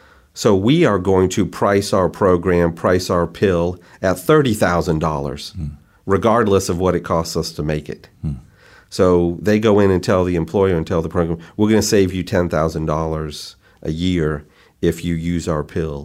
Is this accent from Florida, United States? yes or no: yes; Orlando, Florida, United States; Yes, I grew up in Orlando.